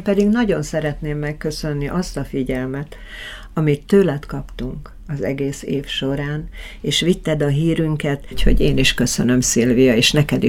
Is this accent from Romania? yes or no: no; Bratislava, Bratislava Region, Slovakia; az ősi magyar városrészben, és Dévényt meg akarom mutatni. Tehát ahol én felnőttem, azon úgy egy kicsit végig kalauzolnám az embereket.